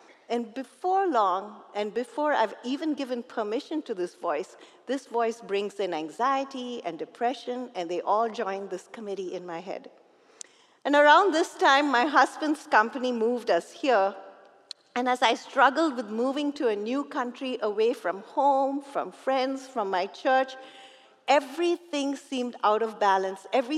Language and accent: English; India; As Mel said, I was born in India and I was brought up there.